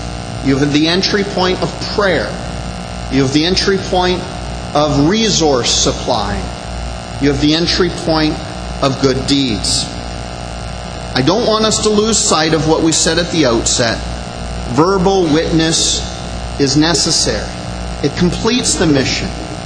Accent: Canada; we're cheap Scottish Canadians, so we had this dinner for two coupon, so we had to go.

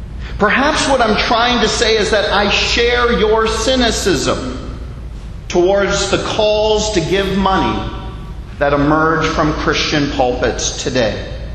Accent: Canada; now in Bahamas; as a Canadian living in the Bahamas, I have no desire to enter into the fray of American politics.

